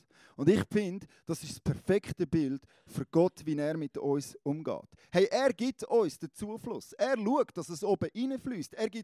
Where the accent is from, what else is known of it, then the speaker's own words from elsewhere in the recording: Switzerland; Als Schweizer